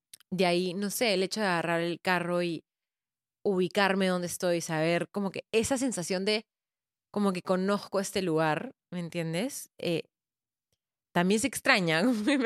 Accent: Peru; en verdad yo amo y disfruto estar en Lima, como que yo me siento muy contenta en el país en el que estoy, o sea, amo mi país, amo vivir acá.

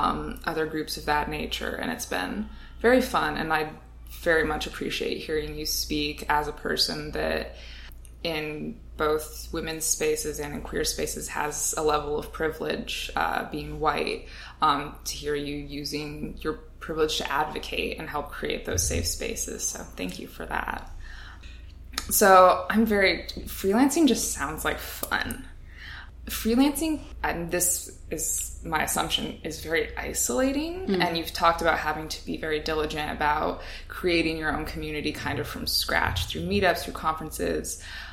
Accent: Columbus, Ohio, United States; Where I'm from, Columbus, it's a little more difficult. Mm-hmm. We are a very like queer-friendly city, but we're not a very science city.

